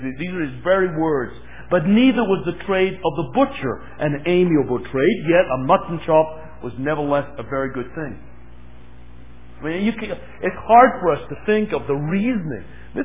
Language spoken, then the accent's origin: English; England, United Kingdom; I was raised in England